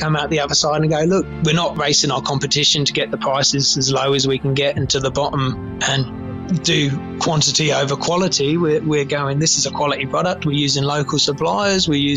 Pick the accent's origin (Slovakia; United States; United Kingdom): United Kingdom; England; growing up in England